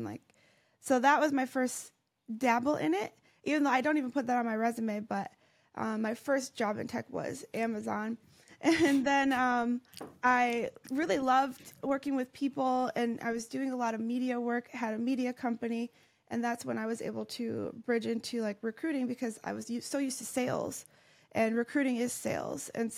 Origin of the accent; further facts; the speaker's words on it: Michigan, United States; growing up in Michigan and not understanding tech at all.